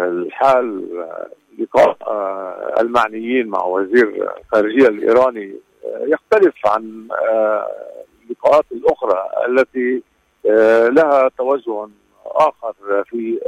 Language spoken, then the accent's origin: Arabic; Lebanon; لكن ما علينا أن نفعله كلبنانيين هو على تحصين ساحتنا الداخلية